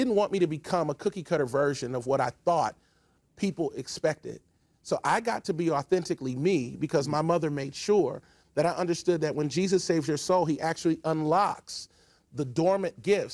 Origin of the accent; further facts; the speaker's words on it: Cincinnati, Ohio, United States; Race was a big issue in Cincinnati. I grew up in Cincinnati.